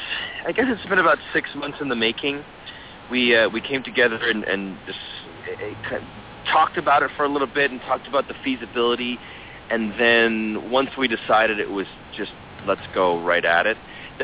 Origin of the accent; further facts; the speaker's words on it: Toronto, Ontario, Canada; Yeah, it really is great, and it's my hometown. So it's nice to be here and have my parents be able to come to the show